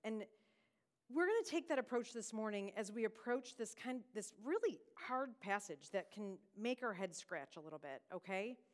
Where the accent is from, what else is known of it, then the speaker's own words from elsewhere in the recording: Buffalo, New York, United States; now in Dallas, United States; For those of you who don't know, I'm originally from Buffalo, New York. I've just celebrated my 10 years as a Dallasite, so I think it's official that now I might be a Texan